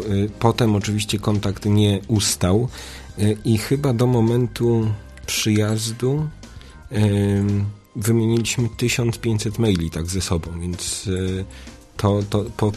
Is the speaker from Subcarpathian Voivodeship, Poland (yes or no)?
no; Inowrocław, Kuyavian-Pomeranian Voivodeship, Poland; Ja pochodzę z Inowrocławia, wtedy pisałem z Warszawy.